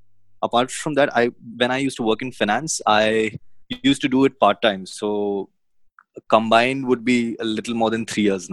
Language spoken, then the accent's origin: English; Mumbai, Maharashtra, India; I'm from Mumbai, India.